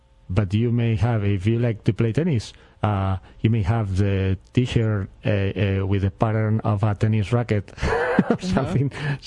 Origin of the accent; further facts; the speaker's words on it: Madrid, Community of Madrid, Spain; English is a second language; moved away as an adult; also born or lived in Brooklyn, New York; now in Charlottesville, United States; I'm from Spain, from Madrid.